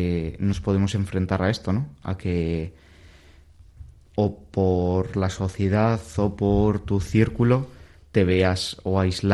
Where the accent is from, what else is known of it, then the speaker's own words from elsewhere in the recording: Bilbao, Basque Country, Spain; yo soy de San Adrián, de aquí, de un barrio de Bilbao. Y yo siempre pues me he criado en un ambiente de barrio, en un ambiente de casi pueblo